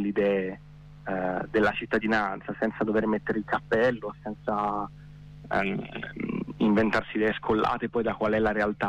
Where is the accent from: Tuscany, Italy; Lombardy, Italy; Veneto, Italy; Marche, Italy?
Tuscany, Italy; Prato; Noi siamo di Prato e questa cosa è evidente